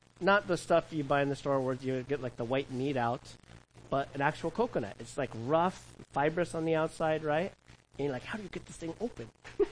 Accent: Cypress, California, United States; I remember being a kid growing up in Cypress, California, at the edge of Orange County and Los Angeles County in California.

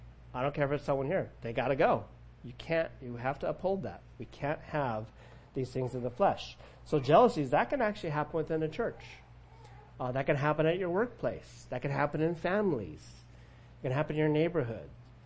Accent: Cypress, California, United States; I grew up in Cypress, California, in Orange County

